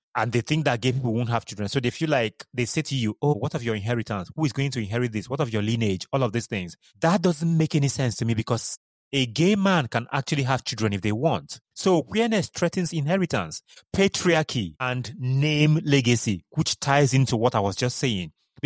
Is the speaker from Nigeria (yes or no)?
yes; Nigeria; just because of I'm Nigerian.